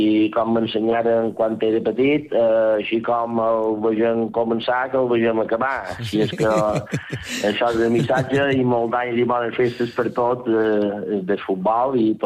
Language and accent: Catalan; Balearic Islands, Spain; tots som de Mallorca, llevat d'Aitor Pons, que fa estona que està aquí, que és de Menorca, tots els altres som mallorquins.